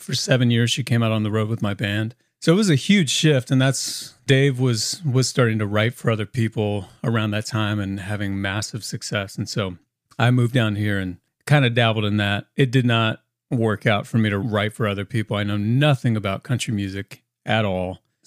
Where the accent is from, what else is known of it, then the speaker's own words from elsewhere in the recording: Indiana, United States; moved away; But I grew up in Indiana playing classical piano